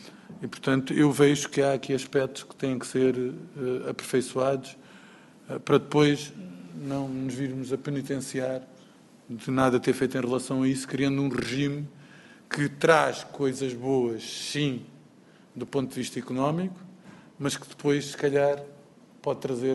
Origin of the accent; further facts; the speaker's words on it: Algarve, Portugal; Eu sou do Algarve